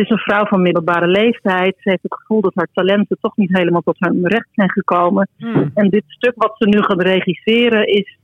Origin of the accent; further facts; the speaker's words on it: Friesland, Netherlands; ik kom natuurlijk uit Friesland. Maar ik ben wel uiteindelijk... ik ben natuurlijk uiteindelijk wel naar de Randstad verhuisd, maar ook weer met hangende pootjes teruggekomen.